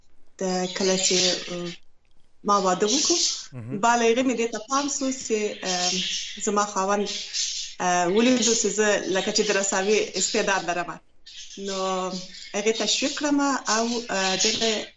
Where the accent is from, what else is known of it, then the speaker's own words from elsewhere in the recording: Kabul, Afghanistan; born there; زه په کابل کې زیږیدلی یم.